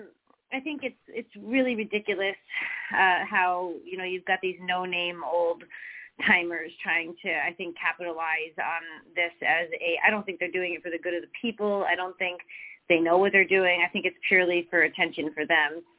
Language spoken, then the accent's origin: English; Massachusetts, United States; Yeah, I've lived in Canada too. I'm like you. I've never liked the winter. I was from Massachusetts, and yeah.